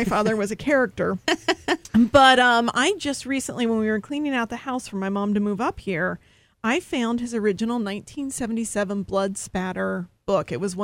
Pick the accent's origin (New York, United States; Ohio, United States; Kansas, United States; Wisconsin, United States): Ohio, United States; I grew up in Ohio, southern part, went to Miami, but I went to South Carolina for grad school.